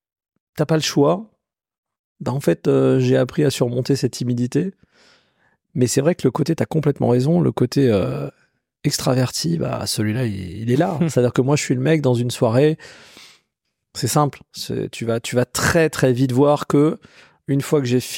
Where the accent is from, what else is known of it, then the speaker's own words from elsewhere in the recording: Colmar, Grand Est, France; moi j'ai grandi en Alsace. À Colmar, famille, bah écoute, papa, maman, mon petit frère, ma petite sœur, et une famille, j'ai envie de presque dire traditionnelle, d'immigrés portugais